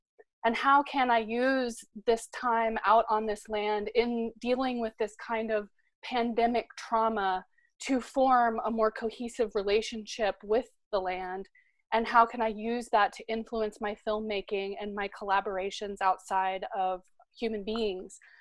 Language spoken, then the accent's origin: English; Oklahoma, United States; also born or lived in Missouri; And so I am currently in upstate New York on my ancestral land, but I grew up in Oklahoma and Southwest Missouri.